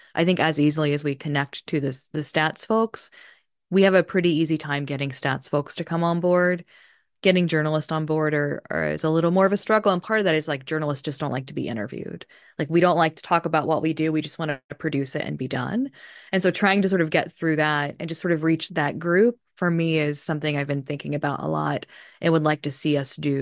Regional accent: Appalachia, United States; I'm from Appalachia

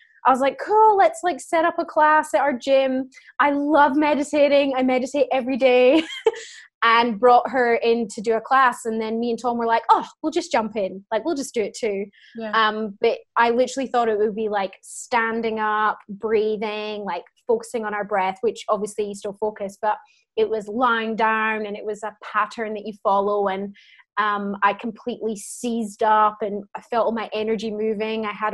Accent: Scotland, United Kingdom; moved away as an adult; now in Melbourne, Australia; and I come from Scotland. Mm-hmm. Moved to Melbourne about 10 years ago

